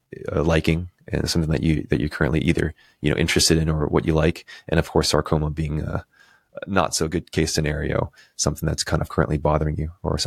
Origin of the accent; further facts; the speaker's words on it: California, United States; So I'm from California, so I watch a lot of, you know, I'm a big Warriors fan.